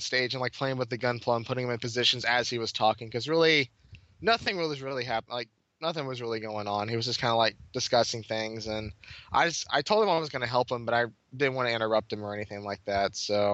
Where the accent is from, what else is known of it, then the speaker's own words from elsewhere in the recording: Southern United States, United States; Yeah, she's from the Midwest. I'm from the South.